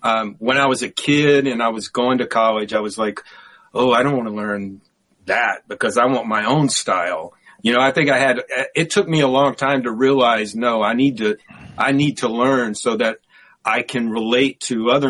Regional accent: the South, United States; You know, growing up in the South, we had this phrase, don't get above your raisin.

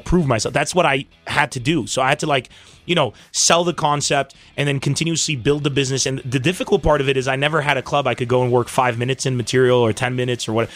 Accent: San Diego, California, United States; moved away; I come from San Diego. You know, you leave your friends, you go there

